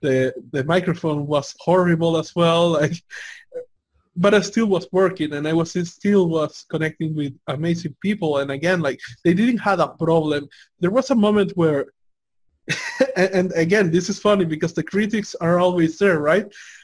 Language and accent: English; El Salvador; you know that I come from El Salvador, like very dangerous country